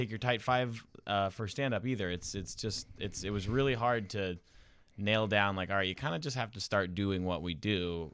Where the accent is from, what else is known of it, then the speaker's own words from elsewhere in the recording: the South, United States; now in Chicago, United States; I thought as a Southerner coming up here, like, oh, Chicago is going to be rough.